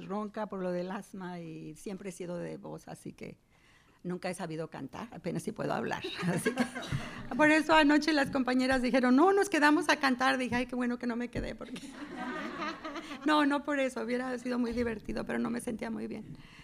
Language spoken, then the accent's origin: Spanish; Mexico; moved away as an adult; Después de que me casé, ya me vine de México a los 18 años.